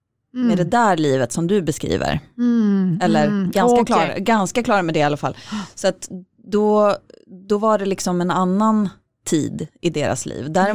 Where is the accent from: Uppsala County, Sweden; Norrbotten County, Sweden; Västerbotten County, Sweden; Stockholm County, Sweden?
Stockholm County, Sweden; Stockholm; de är uppväxta tillsammans i Göteborg och jag är uppväxt i Stockholm.